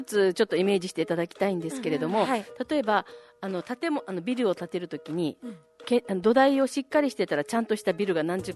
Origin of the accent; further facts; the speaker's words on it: Naha, Okinawa, Japan; 私は今那覇市首里の出身なんですけど